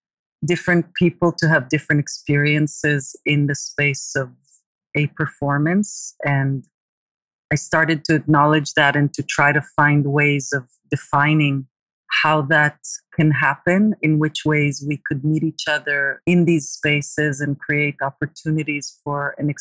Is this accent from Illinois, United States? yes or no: no; New York, United States; moved away as an adult; also born or lived in Jerusalem; now in Jaffa, Israel; So I was born in Jerusalem, Israel, and then I moved to New York with my family in the 80s. And then at some point in my 20s, I came back to live in Jaffa in Israel again.